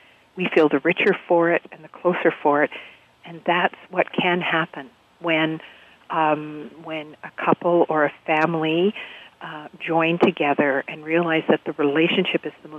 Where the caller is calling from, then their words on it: Alberta, Canada; I'm calling you from Alberta.